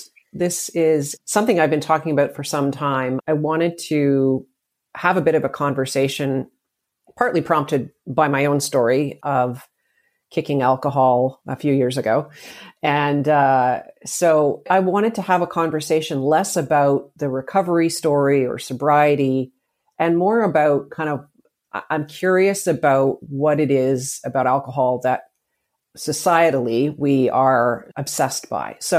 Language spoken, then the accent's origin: English; Canada; I'm a Canadian living just outside of Toronto.